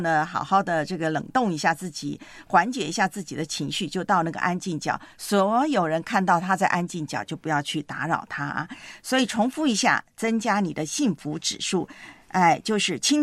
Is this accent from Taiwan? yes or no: yes; Taiwan; 我记得很多年前在我的老家台湾啊